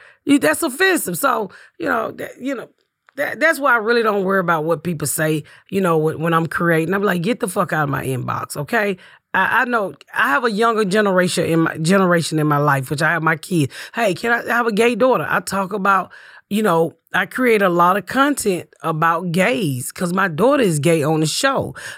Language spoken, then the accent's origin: English; Atlanta, Georgia, United States; But I guess it was a Southern thing because I'm born and raised in Atlanta.